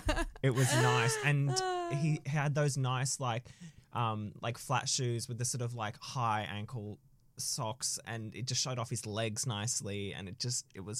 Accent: Melbourne, Victoria, Australia; Hi, I'm a comedian from Melbourne.

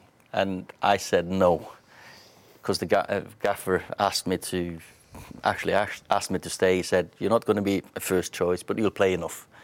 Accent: Kristiansund, Møre og Romsdal, Norway; because I'm from Kristiansund, and I don't believe that highly of myself.

